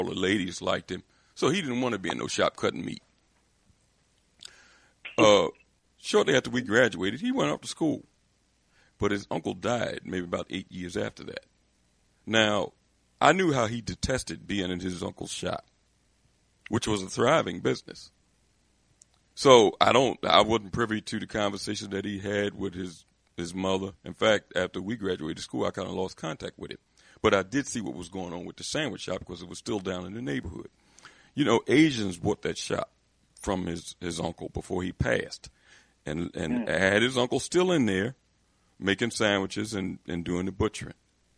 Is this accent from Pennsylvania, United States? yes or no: yes; Philadelphia, Pennsylvania, United States; his uncle owned a sandwich shop in my neighborhood down in South Philadelphia. I'm from Philadelphia here, Pennsylvania.